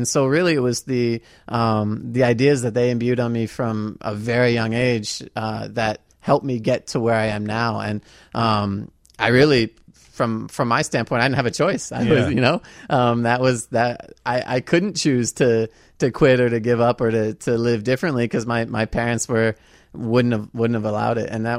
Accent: Virginia, United States; now in Champaign, United States; So I moved from Virginia, from the D.C. area, out here to go to school.

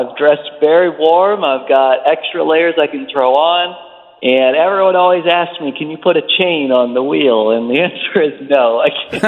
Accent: Dayton, Ohio, United States; I'm going to try to do some press in my hometown in Dayton, Ohio, as well as throughout Ohio and throughout the East Coast.

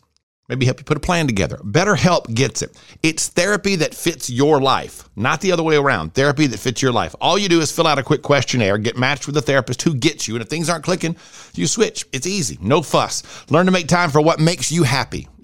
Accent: Louisiana, United States; I am born and raised in Louisiana, and I am proud of that.

